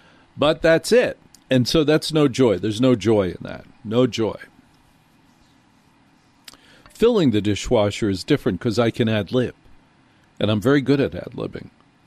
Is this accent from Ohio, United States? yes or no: no; Maplewood, New Jersey, United States; I grew up in Maplewood, New Jersey. The northeast corner of the state, 20 minutes from Manhattan.